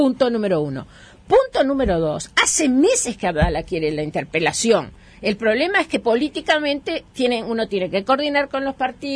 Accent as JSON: {"language": "Spanish", "country": "Uruguay", "said": "Somos ciudadanos uruguayos y ninguno de nosotros quiere"}